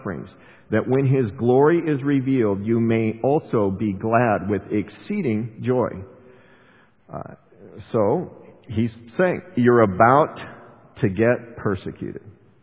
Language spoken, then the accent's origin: English; United States; And I'm an American, and don't they know?